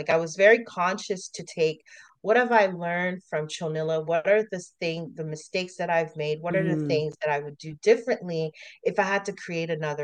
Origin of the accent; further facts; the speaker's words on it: Canada; when we felt more comfortable to say we're Canadian, we were in Montreal at the time